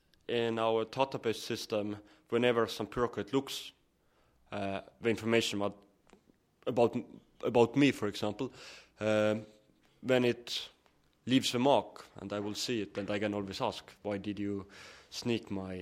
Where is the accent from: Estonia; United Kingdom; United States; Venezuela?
Estonia; English is a second language; I come from Estonia.